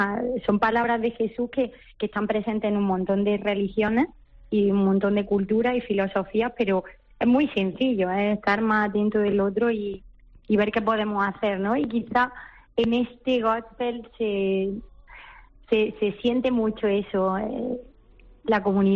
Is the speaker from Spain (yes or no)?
yes; Jaén, Andalusia, Spain; now in Málaga, Spain; aunque yo soy de Jaén, pero me siento muy boquerona.